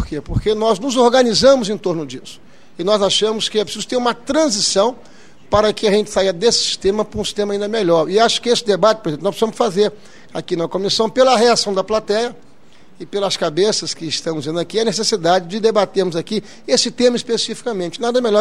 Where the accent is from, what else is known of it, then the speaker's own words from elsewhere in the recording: Brazil; nenhum de nós, como brasileiro